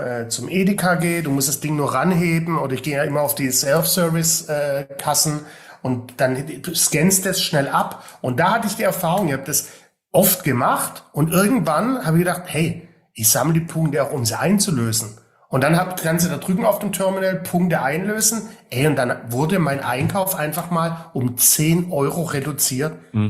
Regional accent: Baden-Württemberg, Germany; bei mir als Schwabe

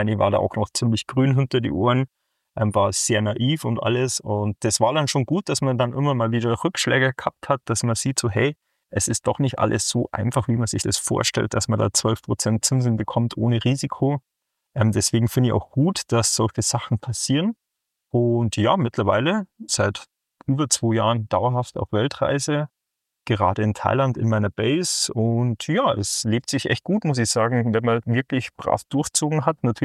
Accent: Bavaria, Germany; also gebürtig Berchtesgadener Land aufgewachsen, direkt im Süden von Deutschland. Wunderschön, 34 Jahre alt, 1990 geboren.

